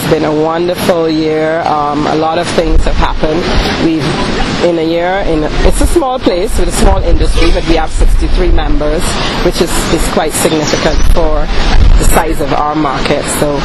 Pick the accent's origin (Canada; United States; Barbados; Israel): Barbados; I am from Barbados.